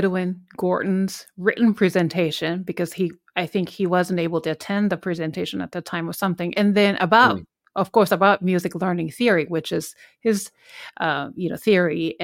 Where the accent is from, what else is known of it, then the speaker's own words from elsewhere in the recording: Japan; English is a second language; I'm originally from Japan. I'm Korean.